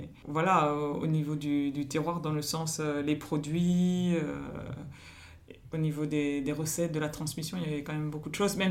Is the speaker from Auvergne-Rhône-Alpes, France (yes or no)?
no; Nantes, Pays de la Loire, France; also born or lived in Bordeaux; jusqu'à mes 5 ans, mes 18 ans à Nantes. Mais mes parents sont plutôt de la région de l'Auvergne.